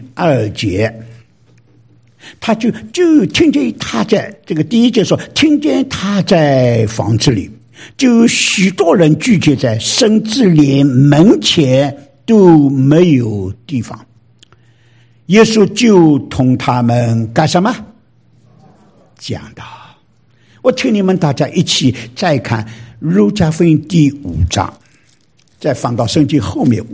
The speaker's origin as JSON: {"language": "Chinese", "country": "China", "said": "我是一个中国人"}